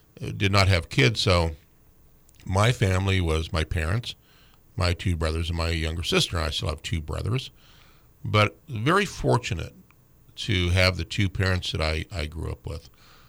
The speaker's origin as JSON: {"language": "English", "town": "Fairbanks", "region": "Alaska", "country": "United States", "tie": "born or raised there", "said": "I'm also very thankful for growing up in Fairbanks, the time frame that I did."}